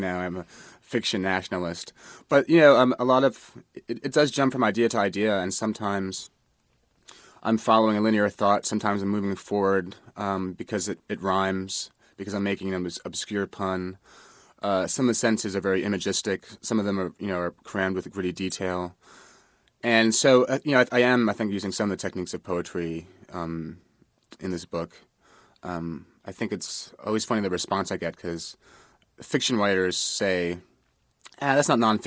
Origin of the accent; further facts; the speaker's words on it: Manhattan, New York, United States; I mean, I grew up in Manhattan